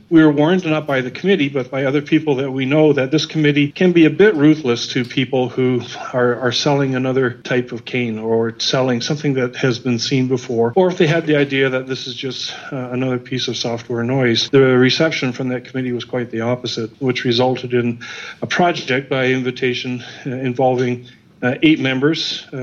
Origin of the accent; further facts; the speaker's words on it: Canada; Because I'm Canadian, our first introduction was